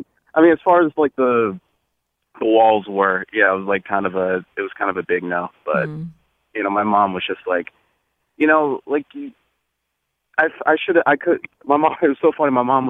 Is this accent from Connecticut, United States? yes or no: yes; Bloomfield, Connecticut, United States; Sure. So I grew up in Bloomfield, Connecticut.